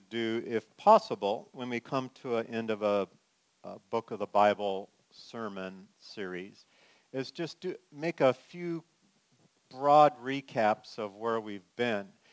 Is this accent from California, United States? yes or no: yes; California, United States; now in Wisconsin, United States; originally, as you know, I was from California, man.